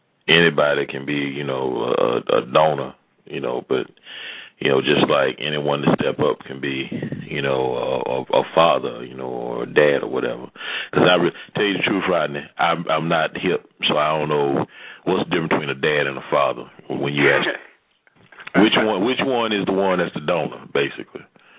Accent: Mississippi, United States; Because I know I grew up in Mississippi

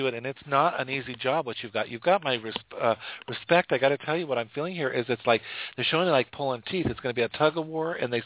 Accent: Rocky Mountains, United States; see, I'm from the Rocky Mountains

